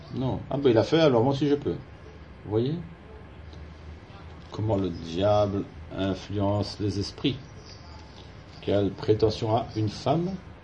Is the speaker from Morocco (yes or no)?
no; Switzerland; moved away; Et en Suisse, moi je me souviens, je crois que c'était encore comme ça, même jusqu'à ce que j'ai quitté la Suisse.